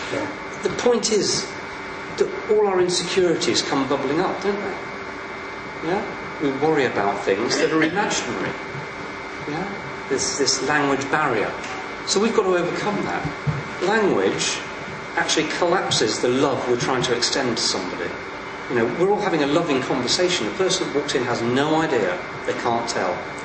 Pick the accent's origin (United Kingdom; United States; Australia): United Kingdom; England; I come from England.